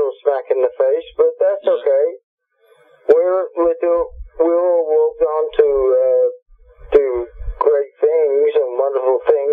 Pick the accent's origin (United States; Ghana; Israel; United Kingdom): United Kingdom; London; Wally and I grew up in London